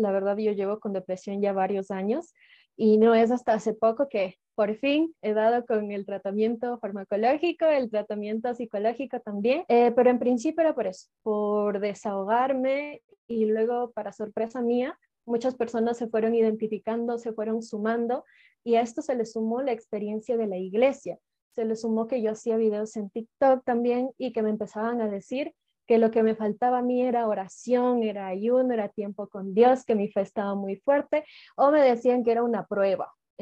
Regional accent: Ecuador; Yo soy de Ecuador, tengo 23 años.

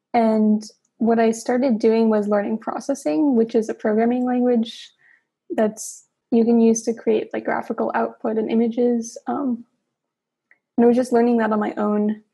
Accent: Massachusetts, United States; I grew up in Massachusetts near Boston.

